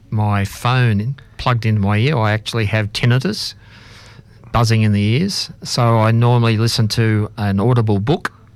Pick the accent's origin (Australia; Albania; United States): Australia; I'm an Aussie.